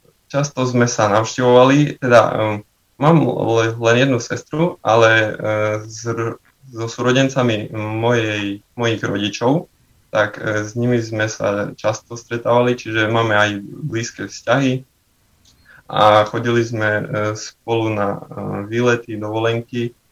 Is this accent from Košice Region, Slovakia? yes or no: yes; Sobrance, Košice Region, Slovakia; A tak pochádzam zo Sobraniec, mesta Sobrance. Som z kňazskej rodiny. Môj otec je otec duchovný v Sobranciach.